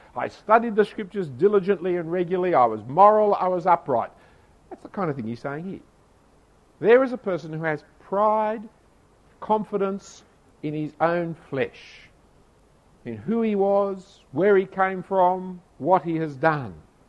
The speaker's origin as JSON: {"language": "English", "country": "Australia", "tie": "born or raised there", "said": "I'm an Australian. Born of the fifth generation of Australians, raised in the country, educated in the city, living in the eastern suburbs."}